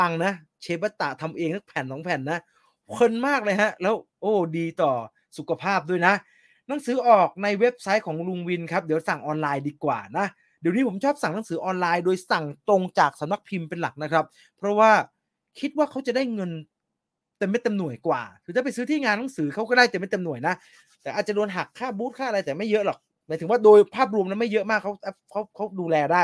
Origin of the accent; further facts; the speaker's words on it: Chiang Mai, Thailand; แต่เชียงใหม่ผมคิดเหมือนทุกคนครับผมว่ายากผมก็เกิดและโตที่นั่นนะ